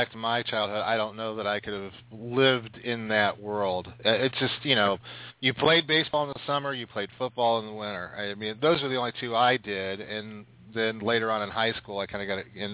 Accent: Akron, Ohio, United States; No. I grew up in Ohio. I grew up in the Akron, Cleveland area.

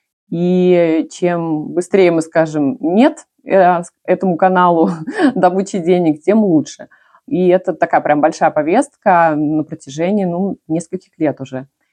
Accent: Moscow, Russia; now in Adelaide, Australia; Я живу в Австралии, в Южной Австралии, в городе Аделаида. В Австралию я переехала 10 лет назад из Москвы.

